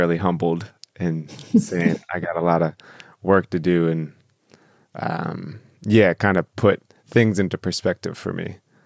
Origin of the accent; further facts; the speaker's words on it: Harrisonburg, Virginia, United States; born there; And yeah, I was born in Harrisonburg, Virginia, and I was able to have two older brothers and a younger sister when I grew up